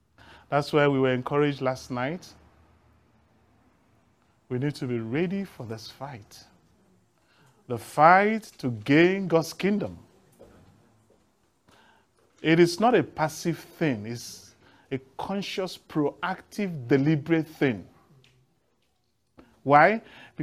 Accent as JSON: {"language": "English", "country": "Nigeria", "said": "I come from Nigeria."}